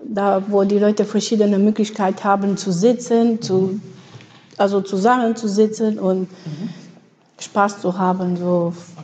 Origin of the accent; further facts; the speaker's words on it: Stolberg, North Rhine-Westphalia, Germany; Und ich liebe Stolberg einfach.